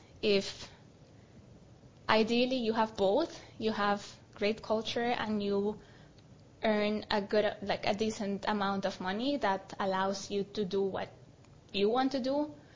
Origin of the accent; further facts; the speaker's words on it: Colombia; I would say Colombia because it's my home country